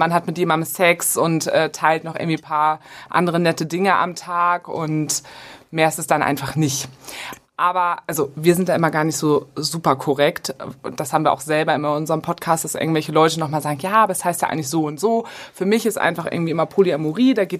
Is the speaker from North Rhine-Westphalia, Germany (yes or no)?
no; Hamburg, Germany; Wir kommen aus Hamburg, da muss ein Anker da sein.